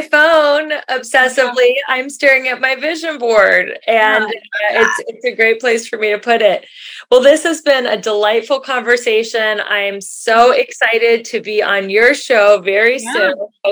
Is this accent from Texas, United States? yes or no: no; Cincinnati, Ohio, United States; I grew up in Cincinnati, Ohio, and I was just there last week, and there were deer and bunnies.